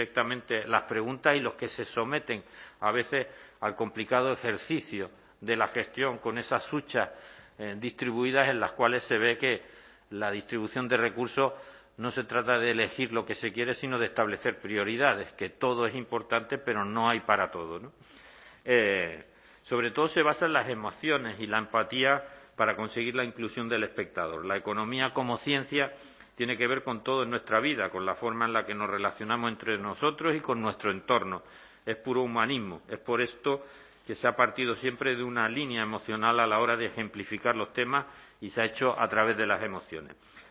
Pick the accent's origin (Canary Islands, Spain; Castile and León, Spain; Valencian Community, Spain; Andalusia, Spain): Canary Islands, Spain; como canarios